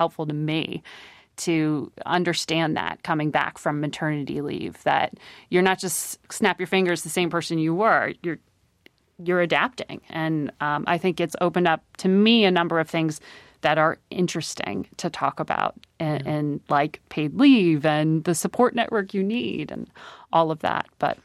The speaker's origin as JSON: {"language": "English", "town": "Greenwich", "region": "Connecticut", "country": "United States", "tie": "born or raised there", "said": "And I grew up in Connecticut with a dad on Wall Street."}